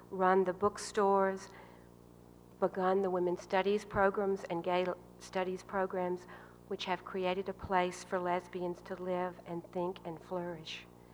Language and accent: English; Washington, District of Columbia, United States; in my hometown of Washington